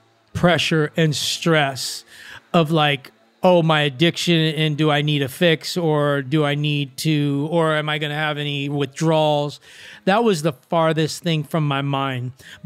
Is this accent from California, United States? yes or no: yes; Venice Beach, California, United States; I'm from Venice Beach and snitches get stitches.